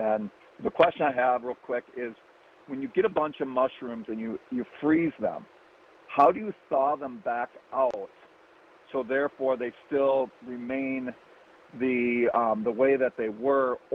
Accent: Wisconsin, United States; when I grew up in Wisconsin, that's all I did was eat, you know, meat, potatoes, I mean, everything that we ate in Wisconsin.

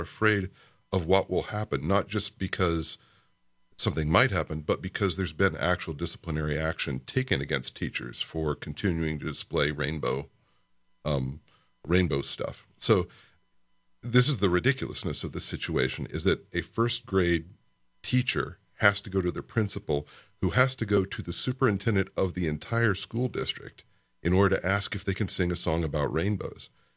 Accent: Kentucky, United States; I grew up in South Central Kentucky in the 80s, and my mother was an elementary music teacher.

